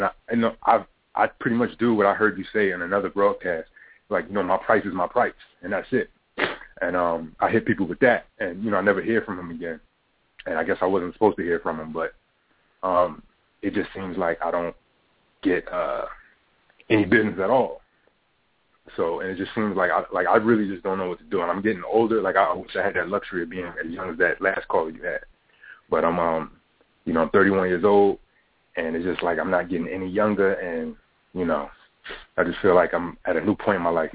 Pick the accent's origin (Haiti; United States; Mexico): United States; Newark, New Jersey; now in Toledo, United States; I'm originally from Newark, New Jersey, but I'm in Ohio right now, Toledo, Ohio.